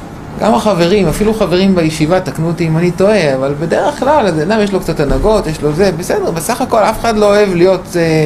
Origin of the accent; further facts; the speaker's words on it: Ra'anana, Central District, Israel; אני במקור מרעננה